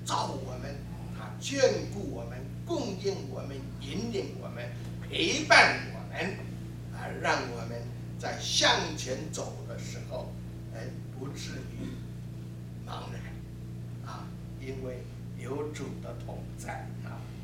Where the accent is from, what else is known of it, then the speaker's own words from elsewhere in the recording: Taiwan; moved away as an adult; now in United States; 四十年前，我从台湾就移民来到美国，我们就带了五个儿女